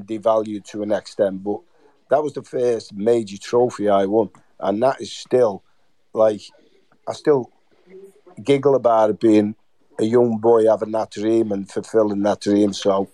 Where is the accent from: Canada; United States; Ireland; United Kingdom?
United Kingdom; Liverpool, North West England; I was born in Liverpool, grew up in Knighton